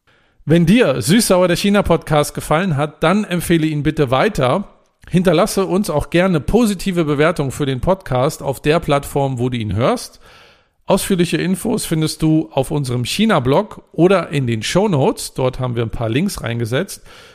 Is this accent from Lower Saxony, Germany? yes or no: no; Cologne, North Rhine-Westphalia, Germany; vielleicht wir als Kölner müssten auch für Kölsch noch, ein Kölsch sollte auf der Karte sein.